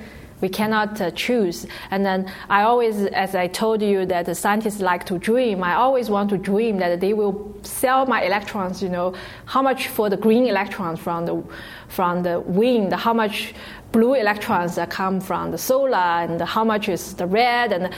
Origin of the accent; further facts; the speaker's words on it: Singapore; now in United States; Because I come from Singapore, I actually, our government, they are very strict.